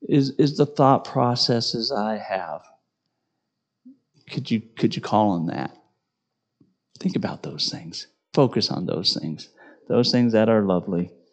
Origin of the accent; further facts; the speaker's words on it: Sidney, Nebraska, United States; And I grew up in Sydney, Nebraska, and I never thought Sydney was very pretty.